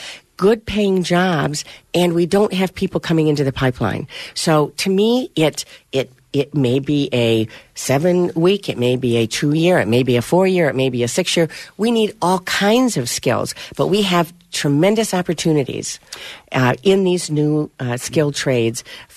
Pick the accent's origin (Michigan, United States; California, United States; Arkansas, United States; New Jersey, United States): Michigan, United States; Clare; You know, growing up in Clare, a little town of Clare, my folks didn't have a lot of money.